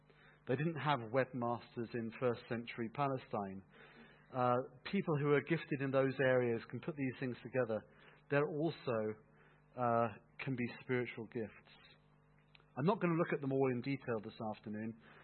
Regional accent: England, United Kingdom; I grew up in the Anglican Church in a sleepy village in rural England.

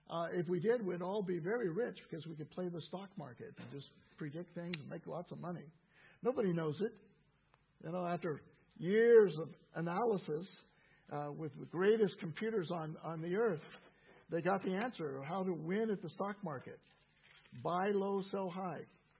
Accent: California, United States; I grew up in California, and there's a mansion called the Winchester Mansion near San Jose.

